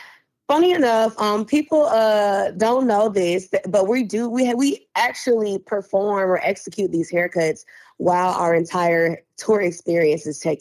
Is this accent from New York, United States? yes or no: no; Tallahassee, Florida, United States; now in Birmingham, United States; I'm not from Birmingham or Alabama. I'm from Tallahassee, Florida, and I moved here 3 years ago.